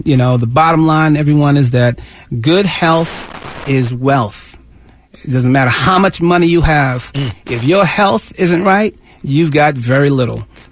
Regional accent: New York City, New York, United States; I grew up in New York City, and so there's all kinds of traumas that are undiagnosed, right?

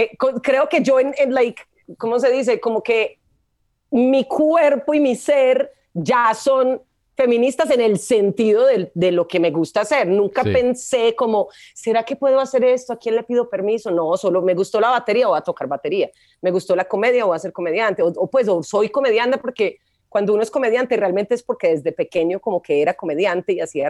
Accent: Colombia; mire, yo vengo de Colombia, allá todavía no estamos como tan avanzaditos en esto

